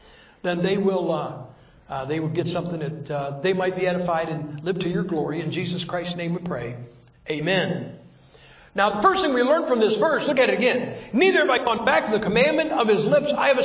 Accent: Ohio, United States; You know, I'm born and raised in Ohio. If people say this in Ohio, it's really not true.

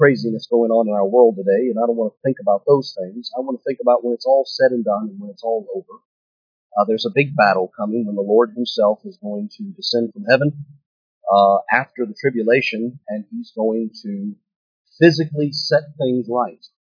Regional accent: Georgia, United States; I'm not down south anymore. Down south, you get a lot of amen. Amen. I'm from Georgia, so I ain't from around here.

